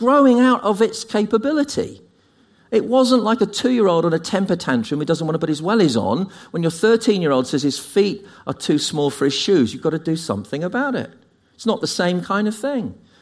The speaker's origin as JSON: {"language": "English", "country": "United Kingdom", "said": "It's because we're British and we're pessimistic."}